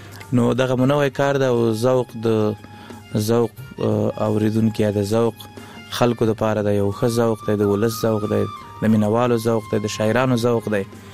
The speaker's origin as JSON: {"language": "Pashto", "region": "Laghman", "country": "Afghanistan", "also_born_or_lived": "Kunduz"}